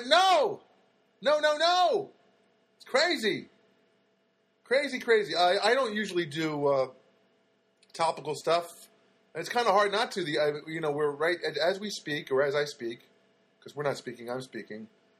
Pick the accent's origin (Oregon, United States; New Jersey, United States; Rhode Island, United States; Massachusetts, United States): New Jersey, United States; now in Los Angeles, United States; I grew up in New Jersey, man, and we weren't exactly the most, the cleanest air in the world, right? I mean, I grew up across the street from the Passaic River at the time